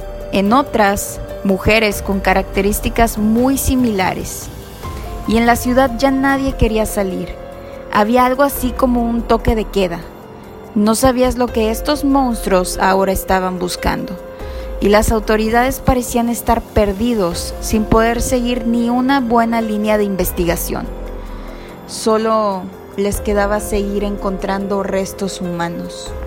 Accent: Matamoros, Tamaulipas, Mexico; lo que durante por muchos años se vivió aquí en mi tierra, Matamoros, Tamaulipas.

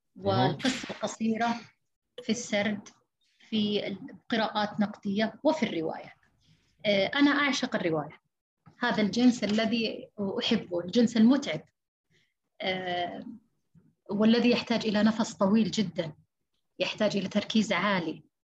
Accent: Saudi Arabia; فإحنا عندنا في السعودية كانت ثورة لنا في تويتر بالذات

